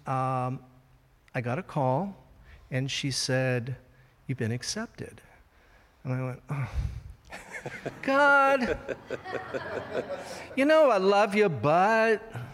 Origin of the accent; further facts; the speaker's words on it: Washington, District of Columbia, United States; It actually goes back to when I was 11, and I was growing up in Washington, D.C., and we were members of National City Christian Church, which is a big cathedral church about 5 blocks from the White House